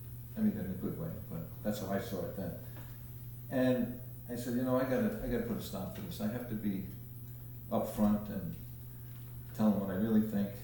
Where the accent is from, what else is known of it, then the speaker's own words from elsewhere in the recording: Bronx, New York, United States; Some of you know, I grew up in the Bronx with two brothers and had a loving family.